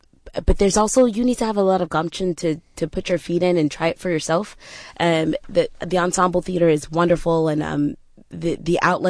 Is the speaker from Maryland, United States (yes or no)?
no; Austin, Texas, United States; born there; I wanted to study school in Texas, study in Texas, because I was born in Austin.